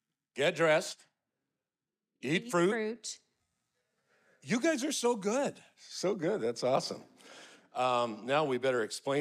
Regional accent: Burnaby, British Columbia, Canada; I'm a kid from Burnaby, British Columbia.

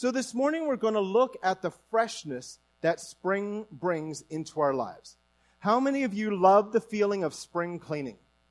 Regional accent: Newfoundland and Labrador, Canada; As you know, I'm from Newfoundland, so I'm just going to give you a little bit of Newfie language this morning.

